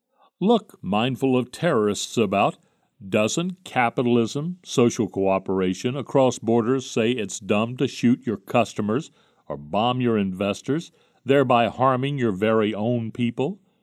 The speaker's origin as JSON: {"language": "English", "town": "Jersey City", "region": "New Jersey", "country": "United States", "tie": "born or raised there", "said": "in 1930 when I was growing up in Jersey City"}